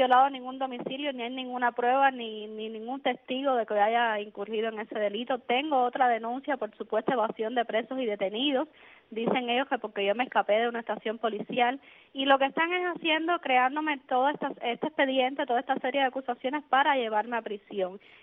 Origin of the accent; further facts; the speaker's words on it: Cuba; Ya les dije que tampoco me iba a ir de mi país. Yo tengo tanto derecho como cualquier cubano a vivir en Cuba.